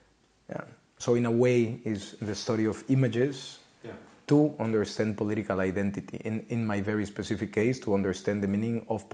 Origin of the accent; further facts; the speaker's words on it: Mexico City, Mexico; English is a second language; moved away as an adult; now in Netherlands; it is the same, depending on where you are, I pronounce it differently. I am Mexican, I am from Mexico City, I studied political science and international relations in Mexico City, and then I came to the Netherlands 10 years ago